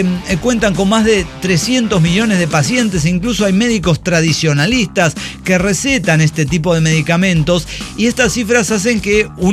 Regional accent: Salta, Argentina; de Salta, Argentina, electricista, estamos haciendo una conexión.

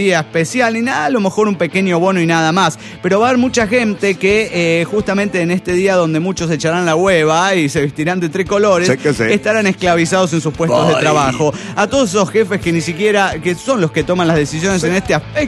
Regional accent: Irapuato, Guanajuato, Mexico; soy de Irapuato, México.

